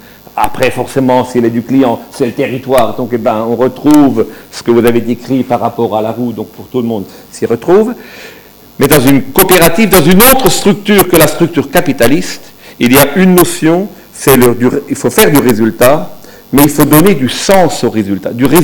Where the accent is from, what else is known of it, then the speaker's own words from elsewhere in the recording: Grand Est, France; parce que moi aussi je suis alsacien comme toi.